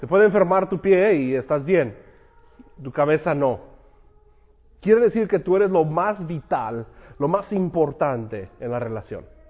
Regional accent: Mexico; Y yo soy mexicano y me han acusado de ser machista porque, pues, soy mexicano, come chile y todo.

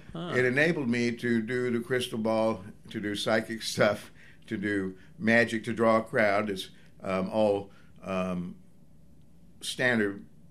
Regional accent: Tennessee, United States; I'm from Tennessee. I grew up in Tennessee.

